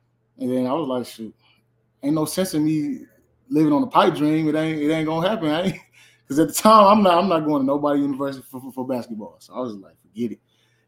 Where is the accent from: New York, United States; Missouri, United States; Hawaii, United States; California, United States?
Missouri, United States; St. Louis; My high school, I'm from St. Louis, Missouri. I went to Cardinal Ritter High School in St. Louis. I played basketball really growing up